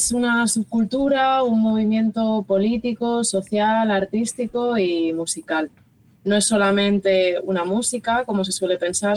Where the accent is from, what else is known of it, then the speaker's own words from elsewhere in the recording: Santander, Cantabria, Spain; La Libre, que es un centro social y librería alternativa de Santander, que es donde yo pasé mi adolescencia, en Cantabria